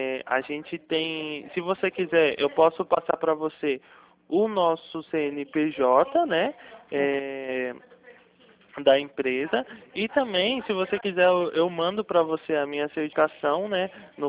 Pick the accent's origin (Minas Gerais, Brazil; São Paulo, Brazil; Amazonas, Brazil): São Paulo, Brazil; eu sou do interior de São Paulo, tá?